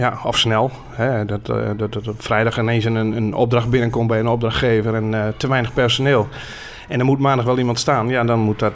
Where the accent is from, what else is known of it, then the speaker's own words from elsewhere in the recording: Veendam, Groningen, Netherlands; moved away as an adult; now in Ter Apel, Netherlands; Ik kom zelf van oorsprong uit Veendam. Tot mijn 25e in Veendam gewoond. En daarna verhuisd vanwege de relatie natuurlijk richting Ter Apel.